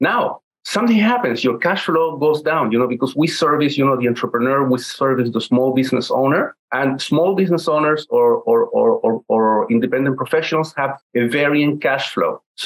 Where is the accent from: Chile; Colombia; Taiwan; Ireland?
Chile; English is a second language; now in United States; I'm from Chile, and I remember between 1971 to 1974, that happened there.